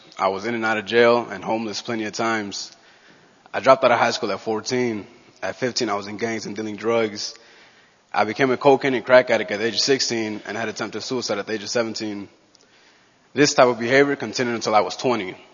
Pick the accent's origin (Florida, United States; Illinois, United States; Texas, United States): Illinois, United States; Chicago; now in Arizona, United States; I came from Chicago in January 2010. My plan was to get a job and simply be successful. But because of my unchanged heart, I approached life in Arizona much the same way I did back in Chicago.